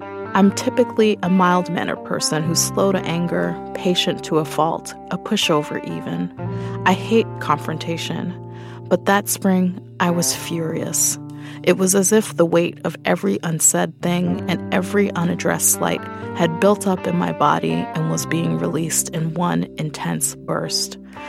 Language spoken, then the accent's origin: English; Brooklyn, New York, United States; I'm a writer born and raised in Brooklyn.